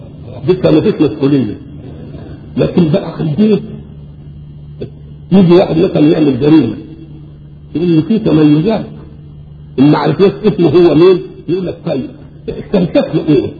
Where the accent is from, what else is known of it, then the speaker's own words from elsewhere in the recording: Egypt; accent: Egyptian; احنا لما نروح بلاد ان كلمناهم بلهجتنا المصريه ما تموت ولا كلمه